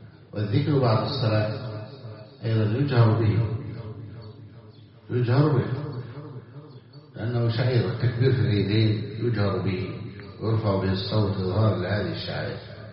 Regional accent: Egypt; وعندنا في مصر مثلا بكم ألف،

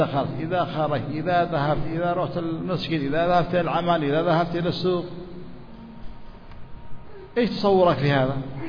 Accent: Yemen; نحن عندنا في اليمن الحمد لله الخير طيب والدعوة منتشرة

